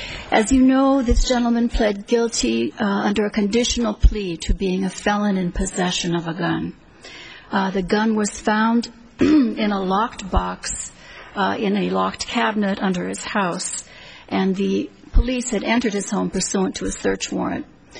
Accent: Honolulu, Hawaii, United States; I'm from Honolulu, Hawaii.

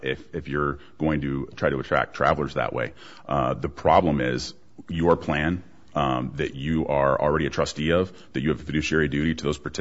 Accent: Nevada, United States; And I'm from Nevada. We can be anywhere.

